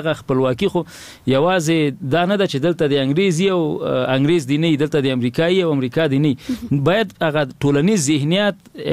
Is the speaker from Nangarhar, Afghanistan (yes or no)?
yes; Nangarhar, Afghanistan; زه د ننګرهار ولایت یم،